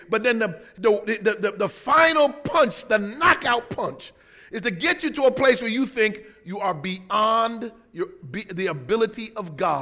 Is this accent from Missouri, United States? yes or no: no; Connecticut, United States; When I look at hip hop, and I grew up in Connecticut, I used to go down into the Bronx